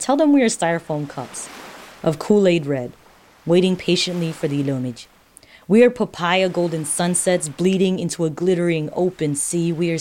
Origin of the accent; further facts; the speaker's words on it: Marshall Islands; I'm from the Marshall Islands. The Marshall Islands is in the northern Pacific Ocean, and it's in an area called Micronesia. It's a small country. It's not very developed.